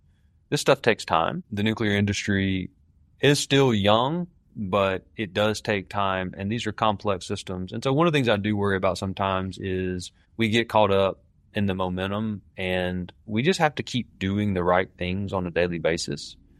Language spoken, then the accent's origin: English; the South, United States; that at least for me growing up in the South, the transition from the steel industry to the auto industry was enormous